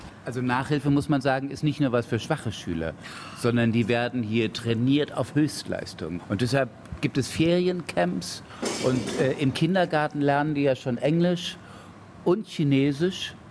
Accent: Bad Wildungen, Hesse, Germany; Bei uns im Helenental in Bad Wildung, in Nordhessen, wo ich aufgewachsen bin

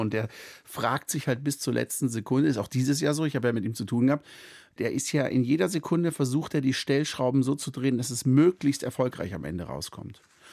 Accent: Baden-Württemberg, Germany; Ich bin im Schwarzwald aufgewachsen

